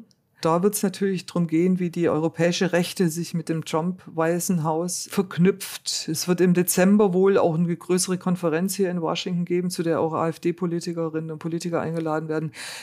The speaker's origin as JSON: {"language": "German", "country": "Germany", "said": "weil ich als Deutsche davon so betroffen bin"}